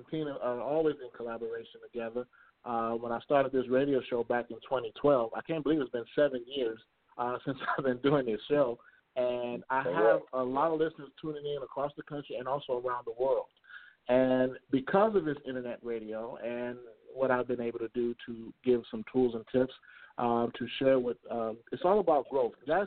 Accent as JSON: {"language": "English", "town": "Chicago", "region": "Illinois", "country": "United States", "lives_now": "Houston, United States", "said": "I'm from Chicago originally, moved here to Houston, Texas. It's a little bit about my background."}